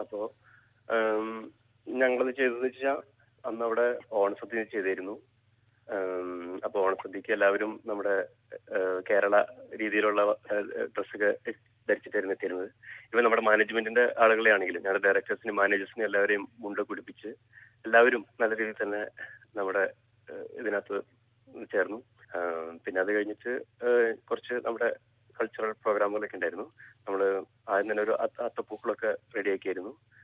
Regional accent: Kerala, India; ഞങ്ങൾ പുറമെ ഒരു ഹോള് ബുക്ക് ചെയ്ത് ഞങ്ങൾ മലയാളികൾ എല്ലാവരും കൂടി പുറമെ ഞങ്ങൾ ആഘോഷിക്കായിരുന്നു പതിവ്.

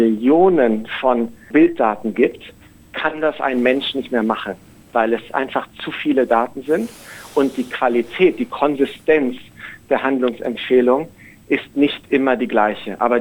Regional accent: Bonn, North Rhine-Westphalia, Germany; also born or lived in Munich; now in Australia; daher bin ich im Herzen Australier. Und als Familie sind wir hier sehr glücklich. Allerdings bin ich aufgewachsen in Bonn und in München, also Rheinländer, und dann nach München gezogen

